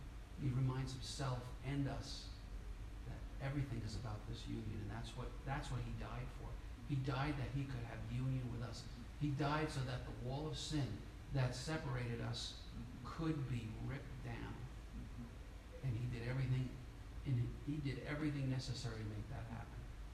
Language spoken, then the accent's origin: English; United States; But because I'm an American, I can fall into the trap of only seeing myself sitting here in the congregation.